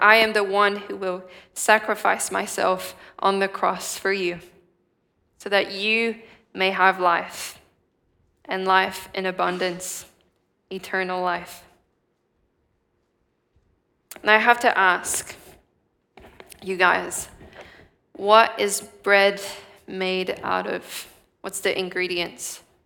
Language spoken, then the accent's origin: English; Switzerland; Maybe you'd like to go ski in the Alps in Switzerland, my home country.